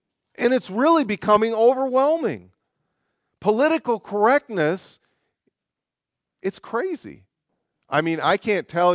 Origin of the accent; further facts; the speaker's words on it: Michigan, United States; moved away; whenever somebody finds out that I'm from the U.S., like I grew up in Michigan, the first thing they seem compelled to say to me is something along the lines of, "You didn't vote for Trump, did you?"